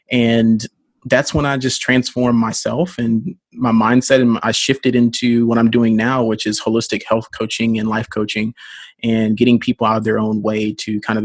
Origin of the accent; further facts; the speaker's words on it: Birmingham, Alabama, United States; I'm from Birmingham, Alabama, Southern boy, born and raised, went to Morehouse College in Atlanta, Georgia, grew up an athlete